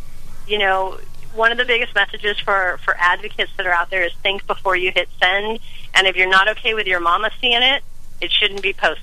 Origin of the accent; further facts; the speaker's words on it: California, United States; We have, you know, partners in California, since I'm from California, who we trust a great deal.